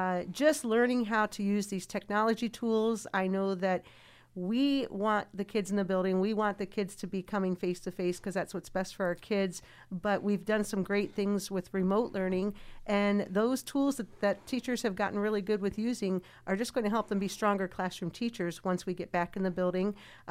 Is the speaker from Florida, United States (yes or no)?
no; Connecticut, United States; also born or lived in Ohio; now in Wisconsin, United States; And I'm actually from Connecticut, but ended up in Ohio, and now in Wisconsin is where we live